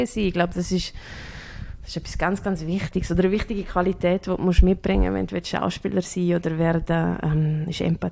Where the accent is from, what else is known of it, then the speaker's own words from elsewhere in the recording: Switzerland; ich komme aus der Schweiz, oder? Und ich komme nicht aus einer Künstlerfamilie.